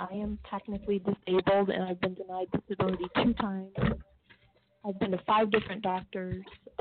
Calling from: Chicago, Illinois, United States; I am calling from Chicago.

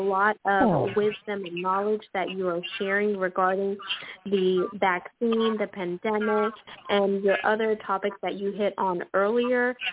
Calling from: Houston, Texas, United States; I am calling in from Houston, Texas.

